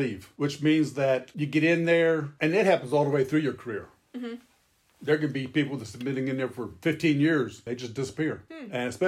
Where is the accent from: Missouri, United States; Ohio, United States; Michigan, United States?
Ohio, United States; Coshocton; from Coshocton, Ohio. Did 20 years in the Army.